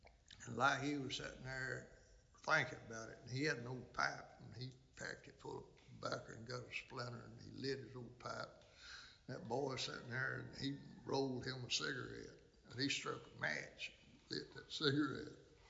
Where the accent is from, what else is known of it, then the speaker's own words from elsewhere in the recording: Chester, United States; he found out, said, you from Chester? I said, yes, sir, I'm from Chester.